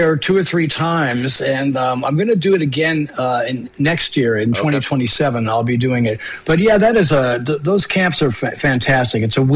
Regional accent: Florida, United States; also born or lived in Canada; You know, I was born in Canada, yeah. So the short story is my family moved to Florida when I was like nine, so I kind of grew up there.

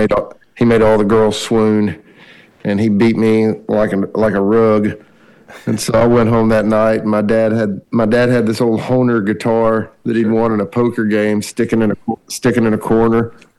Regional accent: Arkansas, United States; moved away as an adult; now in Nashville, United States; I grew up in southeast Arkansas.

